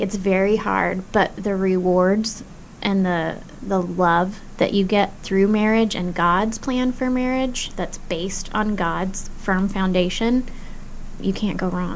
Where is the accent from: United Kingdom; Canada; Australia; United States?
United States; Kansas City, Kansas; I grew up in Kansas City, Kansas. I was the minority in my neighborhood.